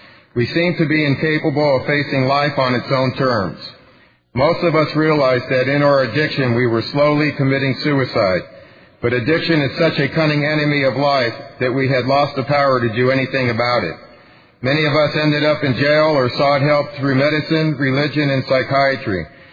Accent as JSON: {"language": "English", "region": "California", "country": "United States", "said": "I'm an addict from Northern California, Shasta County."}